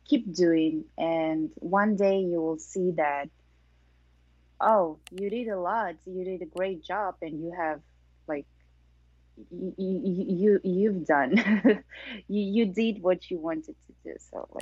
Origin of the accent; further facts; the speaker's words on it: Kazakhstan; English is a second language; when I was in Kazakhstan, we learned English through books, through like it's really formal language.